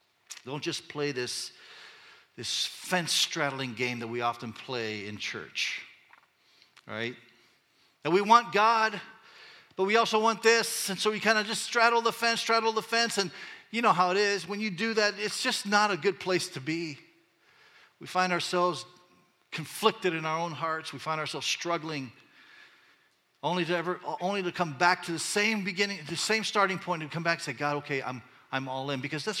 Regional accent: Panama; I grew up in Latin America in kind of a revolutionary period of time in the country of Panama.

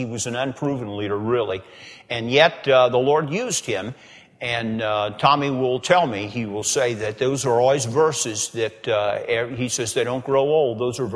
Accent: Indianapolis, Indiana, United States; And I can remember when I was growing up in Indianapolis, there was a place where you could go and you could hear a lot of gospel music

